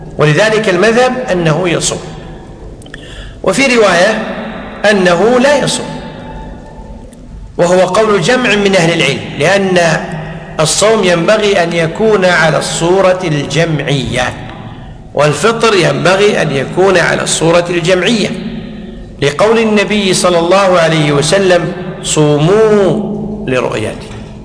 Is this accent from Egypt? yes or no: no; Kuwait; حنا عندنا بالكويت في هيئة